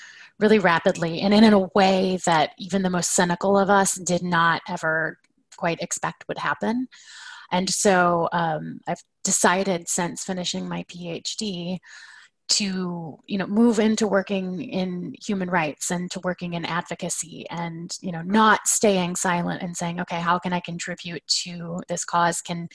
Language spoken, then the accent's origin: English; Oklahoma, United States; not Uyghur myself. I was born and raised in Oklahoma in a tiny rural town, actually.